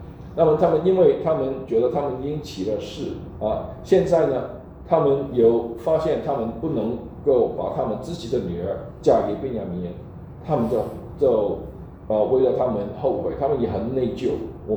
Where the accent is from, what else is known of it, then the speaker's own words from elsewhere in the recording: United States; 那我们美国人说一句话就是 It's more than meet the eye